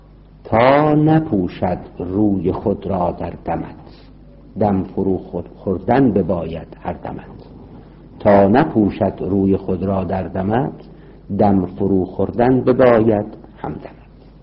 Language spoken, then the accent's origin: Persian; Iran; now in London, United Kingdom; در خارج از ایران هستیم، در لندن زندگی میکنیم